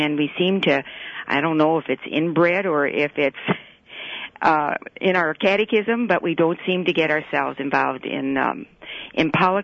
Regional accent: Michigan, United States; Yes, we're down from Michigan, just arrived here in St. Louis

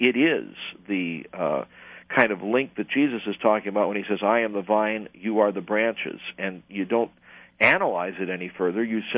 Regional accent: New Orleans, Louisiana, United States; It's good to talk to somebody in New Orleans, my hometown.

